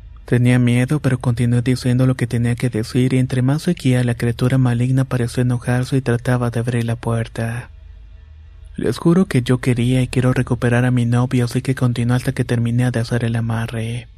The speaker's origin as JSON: {"language": "Spanish", "region": "Córdoba", "country": "Argentina", "said": "Todo comienza en el 2015. Soy de Córdoba, Argentina"}